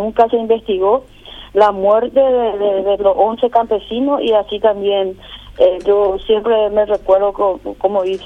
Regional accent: Paraguay; como paraguayo estamos

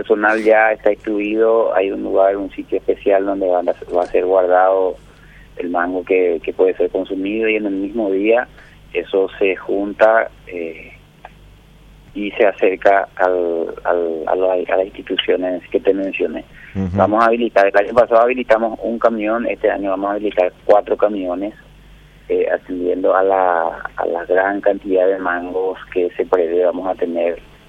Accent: Paraguay; atendiendo que en mi país casi no hay una planta procesadora de mangos. Nosotros solicitamos permiso al penal del Buen Pastor, a la Penitenciaría Nacional de Tacumbú

